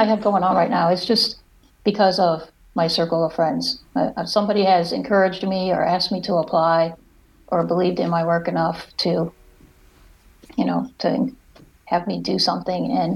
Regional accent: Indiana, United States; Being born and raised in Northwest Indiana, I always knew about the dunes

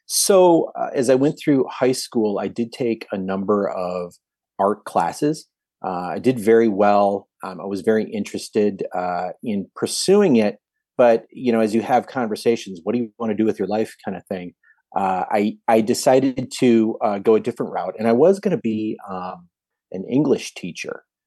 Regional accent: Milwaukee, Wisconsin, United States; Well, you know, I grew up in the Milwaukee area, born specifically in Brown Deer. I'm 56 years old.

